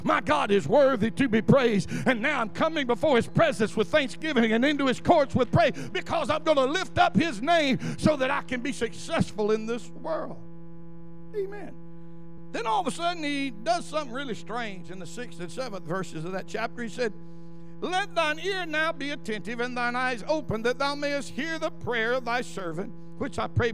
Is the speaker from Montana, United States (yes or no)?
yes; Butte, Montana, United States; now in Alabaster, United States; I'm from Butte. I'm from Alabaster now, and you still ain't big as New York.